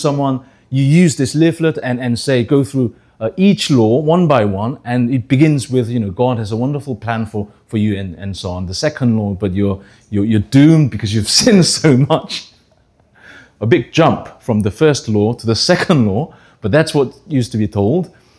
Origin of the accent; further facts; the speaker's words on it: England, United Kingdom; the reason why I speak like this is because I was brought up in England.